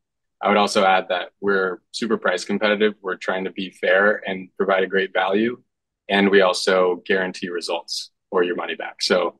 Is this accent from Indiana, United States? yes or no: no; North Carolina, United States; now in Los Angeles, United States; many years of growing up in North Carolina and being on my grandpa's farm